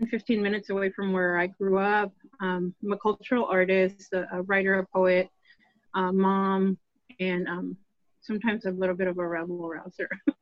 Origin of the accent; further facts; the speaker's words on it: Dallas, Texas, United States; also born or lived in Fort Worth; I was born in Fort Worth. I grew up here in Dallas, in the Oak Cliff area, where I still live.